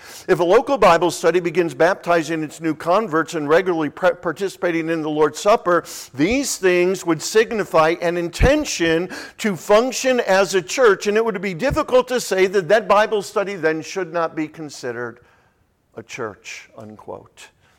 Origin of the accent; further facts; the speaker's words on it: New England, United States; And I hadn't seen any of that growing up in New England.